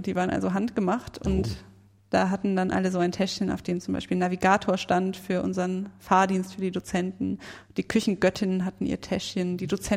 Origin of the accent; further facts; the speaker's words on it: Lüdenscheid, North Rhine-Westphalia, Germany; Ich komme ja auch aus Lüdenscheid, von daher.